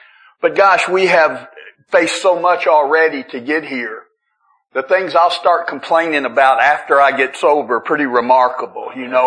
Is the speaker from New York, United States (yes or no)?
no; Nashville, Tennessee, United States; My sobriety date's June 30th, 1989, and I am from Nashville.